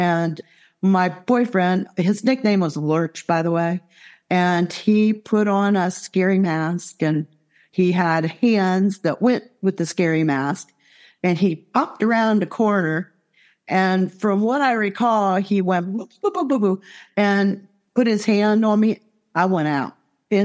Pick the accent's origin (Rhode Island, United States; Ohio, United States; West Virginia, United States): Ohio, United States; Cambridge; born there; But I hail from Ohio. I was born in a little town called Cambridge, famous for the glass. And I was really just kind of born there.